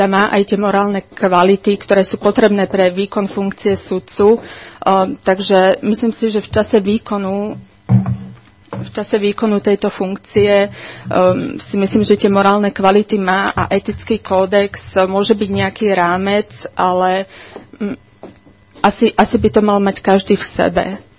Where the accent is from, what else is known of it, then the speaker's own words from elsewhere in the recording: Nové Zámky, Nitra Region, Slovakia; Ja pochádzam z Nových Zámkov, mám tam rodinu známych.